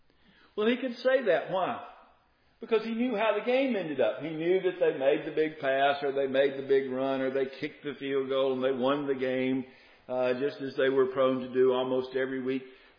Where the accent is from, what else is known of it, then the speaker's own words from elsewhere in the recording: Moss Point, Mississippi, United States; I can remember when I was growing up in Moss Point, we had no Mississippi television stations down there.